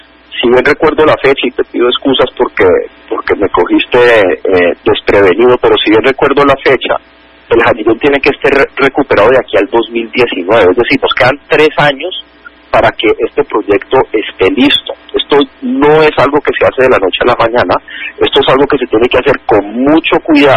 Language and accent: Spanish; Cali, Valle del Cauca, Colombia; es tan importante que como caleños, como conciudadanos, entendamos la magnitud del problema